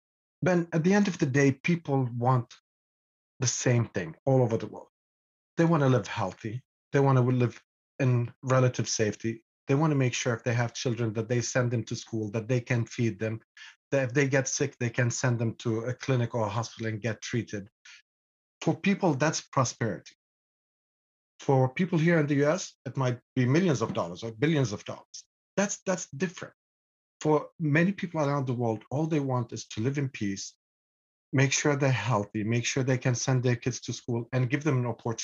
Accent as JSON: {"language": "English", "country": "Lebanon", "tie": "born or raised there", "also_born_or_lived": "Sierra Leone", "said": "growing up in Lebanon, even though it was a war, we tried our best to live a normal life"}